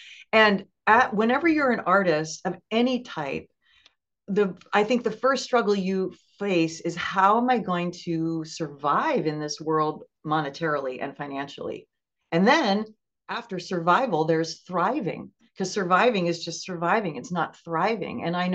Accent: East Coast, United States; moved away; I defected to the West because I grew up on the East Coast. I came to San Francisco.

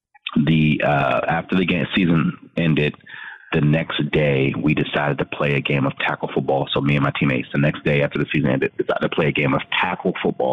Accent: Maryland, United States; And so I hail from Prince George's County, Maryland, born and raised and still living there in Lower Maryland.

